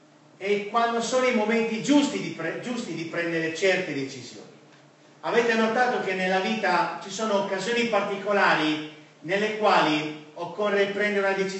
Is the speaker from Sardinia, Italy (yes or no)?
yes; Sardinia, Italy; ovviamente vengo dall'Italia, sono nato e cresciuto in Sardegna e con tutta la mia famiglia, lì ho conosciuto mia moglie, Loredana